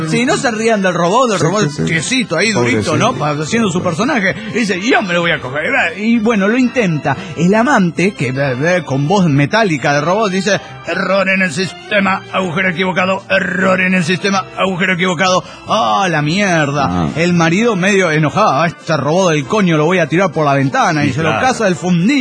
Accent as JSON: {"language": "Spanish", "country": "Panama", "said": "de Panamá."}